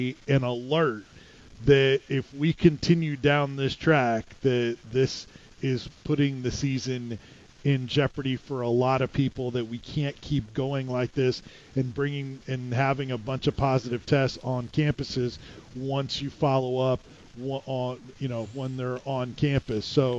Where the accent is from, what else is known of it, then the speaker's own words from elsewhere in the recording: Florida, United States; And I came from Florida, where it's seeming like the divide is greater.